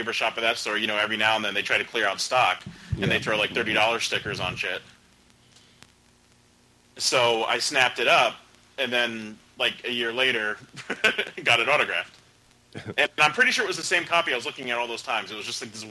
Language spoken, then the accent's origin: English; United States